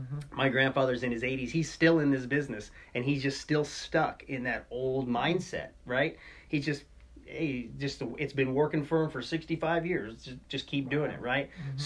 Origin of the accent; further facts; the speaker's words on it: Arizona, United States; I'm originally from Arizona